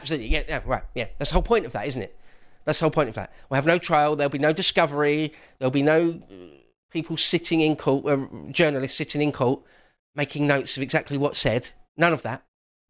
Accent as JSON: {"language": "English", "region": "England", "country": "United Kingdom", "said": "perhaps because I'm English"}